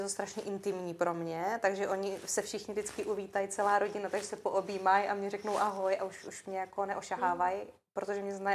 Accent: Vysočina Region, Czechia; já jsem se přivdala z Vysočiny do rodiny Moraváků, kteří jsou fakt echt moravský

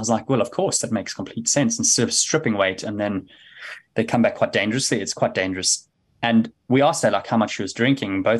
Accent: South Africa; now in Leeds, United Kingdom; It's into my sixth year now up in Leeds in the UK. Obviously I'm South African, met you in PE

